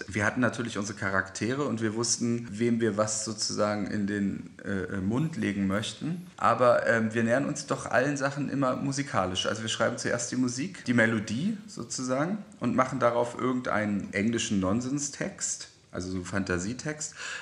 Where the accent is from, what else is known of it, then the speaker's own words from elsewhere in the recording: Braunschweig, Lower Saxony, Germany; moved away as an adult; now in Berlin, Germany; ich bin ja Wessi, ich bin aus Braunschweig in den Friedrichshain gezogen.